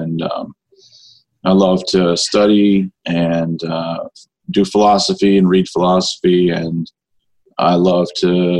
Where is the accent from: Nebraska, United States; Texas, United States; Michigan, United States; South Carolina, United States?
South Carolina, United States; Myrtle Beach; I'm from Myrtle Beach, South Carolina.